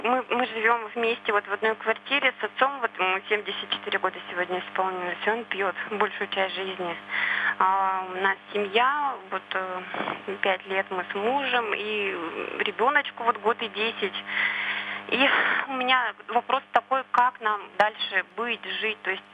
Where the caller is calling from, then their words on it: Yekaterinburg, Sverdlovsk Oblast, Russia; я звоню из Екатеринбурга.